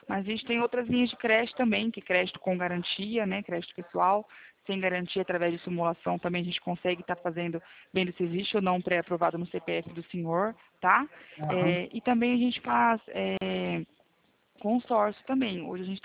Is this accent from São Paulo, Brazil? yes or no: yes; Presidente Prudente, São Paulo, Brazil; Sou daqui de Presidente Prudente, São Paulo, interior de São Paulo.